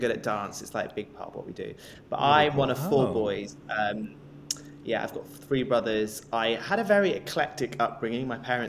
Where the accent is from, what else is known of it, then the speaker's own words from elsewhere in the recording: Wales, United Kingdom; I grew up in Wales, which is like 4 hours west of London. It's like a different country, but it's part of the UK. It has its own language, but English is more widely spoken